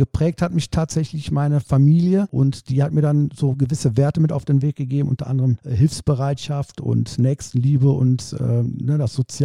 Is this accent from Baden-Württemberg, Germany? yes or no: no; Aachen, North Rhine-Westphalia, Germany; born there; Ich bin in Aachen geboren und habe natürlich schon viel gesehen.